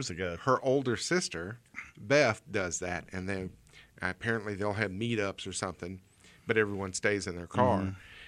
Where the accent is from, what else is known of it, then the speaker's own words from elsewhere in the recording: Sims, United States; I went out and visited a park in Sims yesterday that didn't exist when I was growing up in Sims.